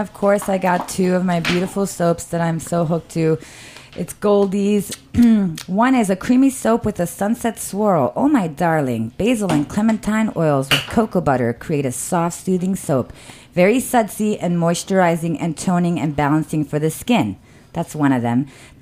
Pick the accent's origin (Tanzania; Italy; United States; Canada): Italy; I'm from Italy